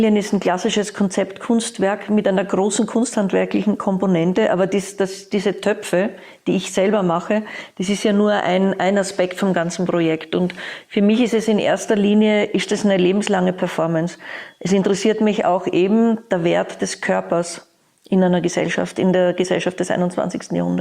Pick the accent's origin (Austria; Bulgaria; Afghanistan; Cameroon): Austria; Vienna; ich komme aus Wien